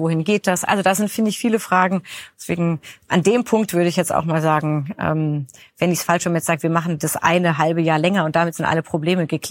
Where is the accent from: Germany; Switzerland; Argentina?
Germany; Baden-Württemberg; wir kommen ja beide aus Baden-Württemberg